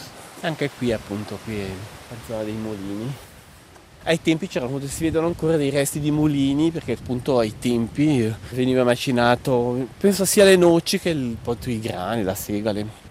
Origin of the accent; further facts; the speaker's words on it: Ticino, Switzerland; born there; moved away; io sono nato nelle Centovalli, ci sono tornato molto spesso perché non ci vivo più da una trentina d'anni